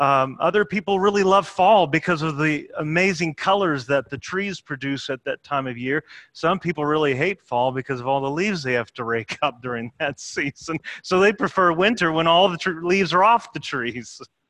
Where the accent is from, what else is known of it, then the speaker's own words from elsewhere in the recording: Chattanooga, Tennessee, United States; When I was growing up in Chattanooga in my high school days